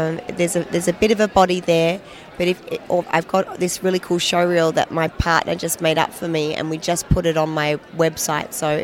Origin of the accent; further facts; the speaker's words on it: Australia; I'm from Australia.